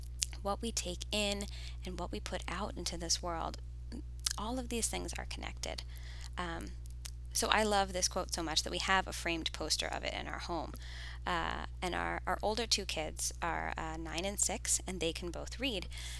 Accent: New Jersey, United States; I live in New Jersey, my hometown, with my high school sweetheart turned husband.

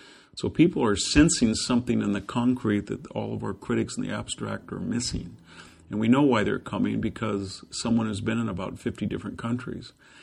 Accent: United States; without being too chauvinistic as an American

